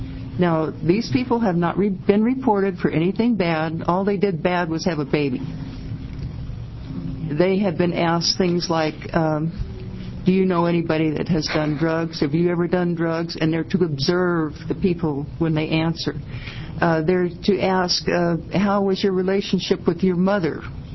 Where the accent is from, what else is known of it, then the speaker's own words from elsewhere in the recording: Harlan, Oregon, United States; Good morning. I'm from Harlan, Oregon, up in the hills in Lincoln County.